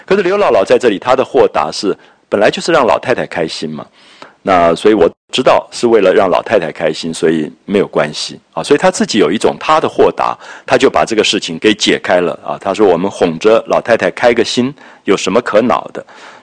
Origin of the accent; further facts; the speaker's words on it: Taiwan; 我想我童年的时候在台湾也都还看到这样的场面的